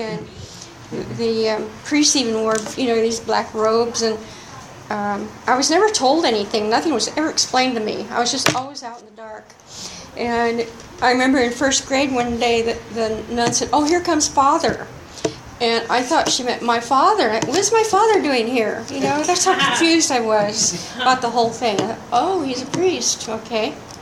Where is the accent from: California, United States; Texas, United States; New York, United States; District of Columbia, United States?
California, United States; Sonoma; I grew up in Sonoma, California, in the wine country, Napa, Sonoma, Mendocino. And it was a small town, like 2,000 people when I was growing up there